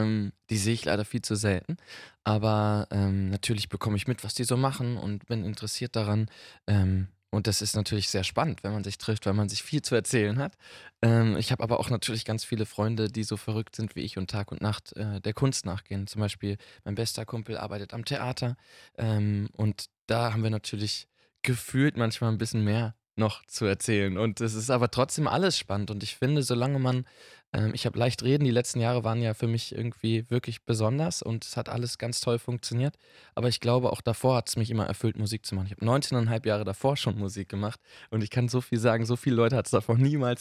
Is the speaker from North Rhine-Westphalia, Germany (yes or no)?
yes; North Rhine-Westphalia, Germany; dieses Glück auf ist eben ein großes Heiligtum aus meiner Heimat NRW und aus dem Bergbau